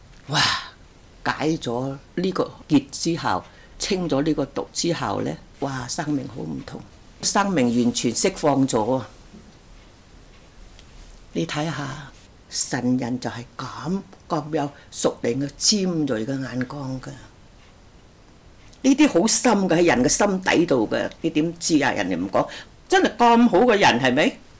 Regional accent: Guangdong, China; 我個老公山東人，我廣東人，我18歲，佢講個話我一句都唔識聽

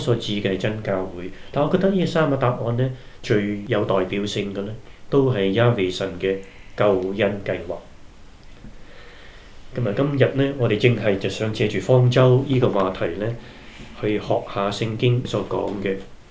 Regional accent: China; 我哋中国人啊，我哋唐人啊

